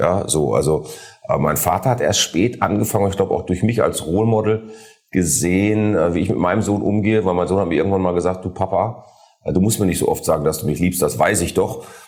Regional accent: Essen, North Rhine-Westphalia, Germany; Ich bin auf dem Campingplatz groß geworden. Vielleicht das ist noch ganz interessant. Ich bin halt ein Essener Junge. Ich bin in Essen geboren, aufgewachsen

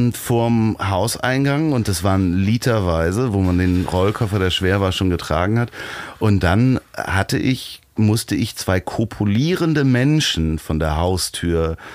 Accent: Pinneberg, Schleswig-Holstein, Germany; Ich komme aus Pinneberg

